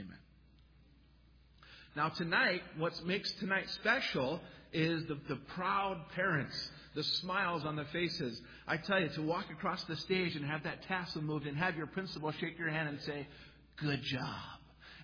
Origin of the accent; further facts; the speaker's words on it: Utah, United States; I grew up in Utah, and we'd go out to Pennsylvania and visit my grandparents.